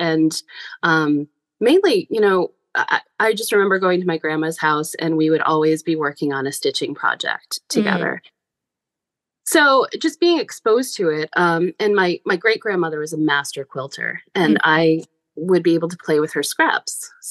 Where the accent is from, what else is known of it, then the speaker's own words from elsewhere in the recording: New York, United States; I grew up outside of Albany, New York. And my dad worked at the New York State Plaza, which has an amazing modern art collection.